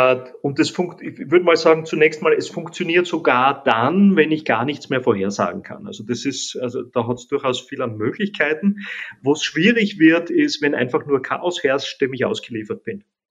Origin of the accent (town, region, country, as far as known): Austria